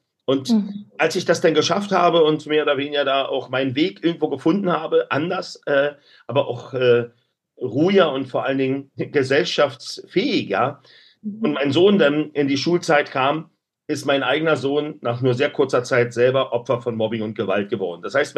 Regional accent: Berlin, Germany; und ich komme aus Berlin-Neukölln

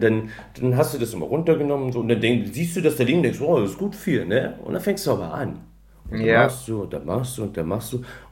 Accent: eastern Germany, Germany; aber ich komme halt ursprünglich aus dem Osten so und ich sagte, da ist es verbreiteter.

